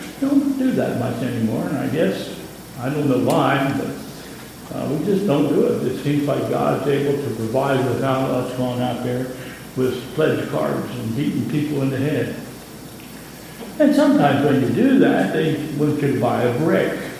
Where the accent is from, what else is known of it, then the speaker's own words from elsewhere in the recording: Pennsylvania, United States; I'm originally from Pennsylvania, and Pennsylvania is known as the Keystone State.